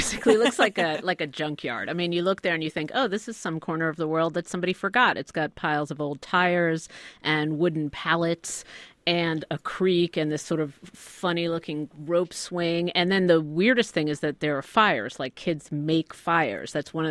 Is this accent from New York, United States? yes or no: yes; Queens, New York, United States; I grew up in Queens, which is in New York